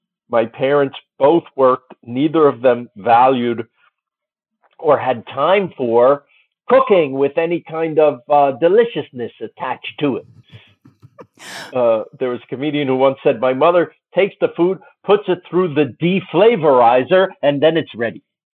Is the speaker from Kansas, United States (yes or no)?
no; Queens, New York, United States; born there; And guess what else is from Queens? Me. I was born there.